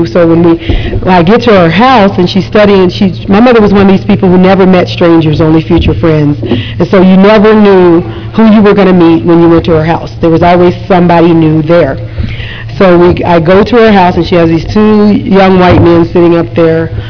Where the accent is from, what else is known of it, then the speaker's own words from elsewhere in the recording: Ohio, United States; I was born and raised Catholic in Ohio